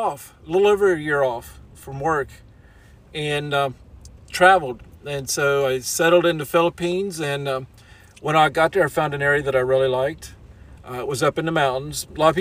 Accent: West Virginia, United States; I'm from West Virginia originally, but I've lived in several different states, and I've lived out of the country also.

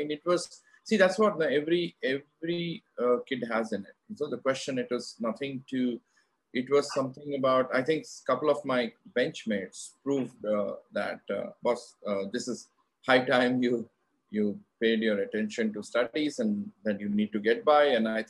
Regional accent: Rourkela, Odisha, India; I guess, yeah, I mean, born and brought up in Rourkela in Odisha.

